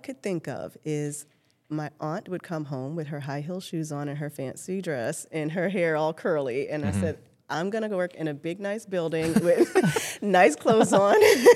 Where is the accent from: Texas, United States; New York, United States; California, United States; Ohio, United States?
New York, United States; born there; Well, by way of Brooklyn, I was born in New York. I was a little seed in New York.